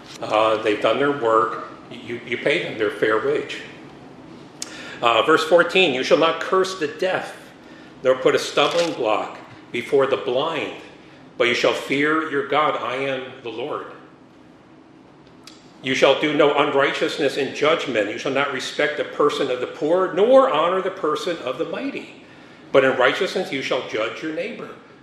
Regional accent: New Jersey, United States; It reminds me of growing up in New Jersey.

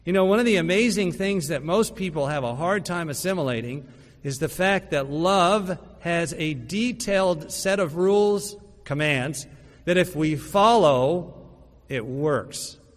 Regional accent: Texas, United States; born there; So I was born in Texas, so I'm going to offer a Texas-sized truth.

